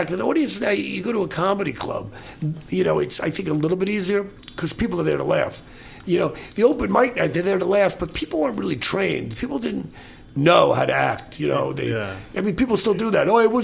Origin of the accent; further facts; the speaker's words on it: California, United States; a few people clap because I was from the Bay Area.